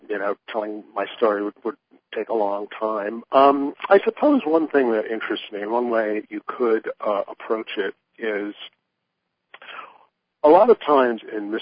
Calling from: Illinois, United States; I'm in the Chicago area. I'm about 30 miles west of Chicago.

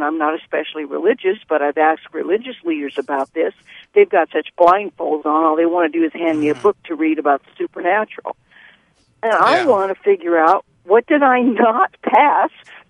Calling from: Oklahoma, United States; I'm calling from Oklahoma.

